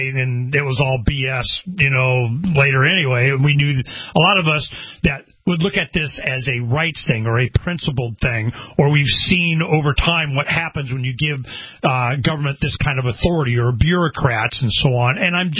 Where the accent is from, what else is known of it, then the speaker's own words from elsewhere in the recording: Arizona, United States; We just had I'm from Arizona.